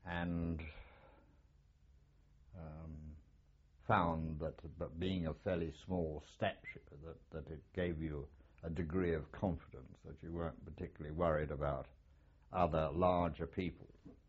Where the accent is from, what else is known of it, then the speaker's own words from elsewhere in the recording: Watford, East of England, United Kingdom; I grew up in Watford, Castlebury Park Avenue